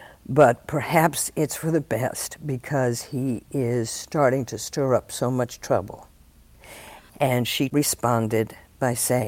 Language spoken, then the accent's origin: English; Paris, Tennessee, United States; What was most remarkable about being in my hometown during those months was that after George Floyd was murdered in my little town of Paris, Tennessee, with the Confederate statue on the court square